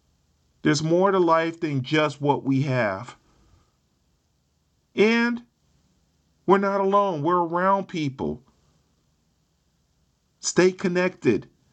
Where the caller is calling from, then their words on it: California, United States; I'm speaking from Northern California, my area, around my area, we've dealt with fires, illness.